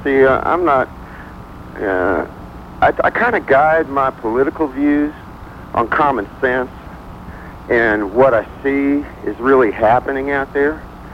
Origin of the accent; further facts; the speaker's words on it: Texas, United States; And I'm from Texas, and I've got a lot of Hispanic friends.